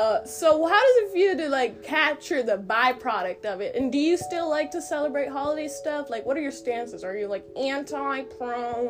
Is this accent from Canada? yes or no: no; Pakistan; born there; Yumha is Pakistani. I was born there